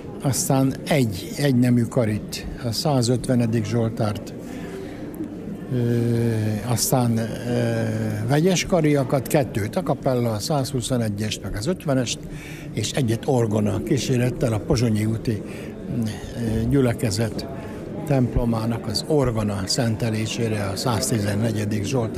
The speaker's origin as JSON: {"language": "Hungarian", "region": "Budapest", "country": "Hungary", "tie": "born or raised there", "also_born_or_lived": "Debrecen", "moved": "yes", "said": "én, aki Pesten születtem, és Pesten nőttem föl, hogy így mondjam."}